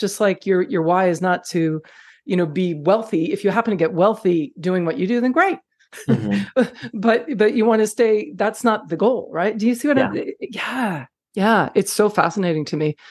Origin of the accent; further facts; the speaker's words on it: Kentucky, United States; It sounds like I can do this despite the fact that I'm Black and I'm gay and I'm from Kentucky